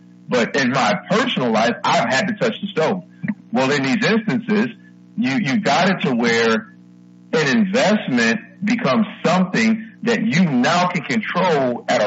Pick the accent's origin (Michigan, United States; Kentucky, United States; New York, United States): Michigan, United States; Detroit; I'm glad that you was helping my hometown city, Motown, get better.